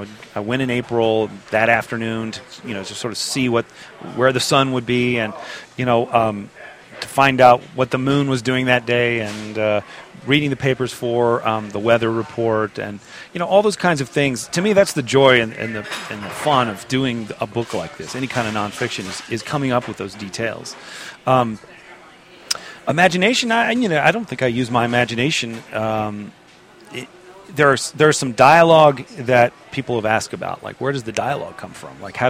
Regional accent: Memphis, Tennessee, United States; I grew up in Memphis, and you know, this is the biggest thing that's ever happened in my hometown.

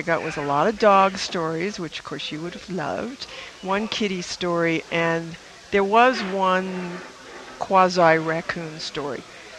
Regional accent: New England, United States; you and I grew up in New England, where I'm not even sure how people mated with all that plaid and polar fleece.

